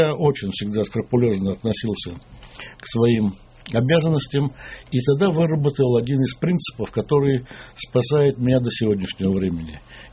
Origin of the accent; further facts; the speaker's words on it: Moscow, Russia; also born or lived in Baltics / Southern Urals / Tbilisi; Я коренной москвич, оказываюсь в Прибалтике, потом оказываюсь на Южном Урале, потом учусь в Тбилиси, потом опять возвращаюсь в Прибалтику, в Латвию, а оттуда возвращаюсь в Москву спустя ровно, как говорится, когда мне исполнилось 30 лет, я вернулся в Москву обратно